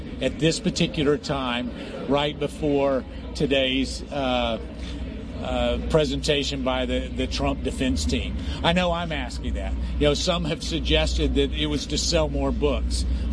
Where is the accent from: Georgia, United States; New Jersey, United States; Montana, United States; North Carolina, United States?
North Carolina, United States; I know I'm from North Carolina. I talk a little slower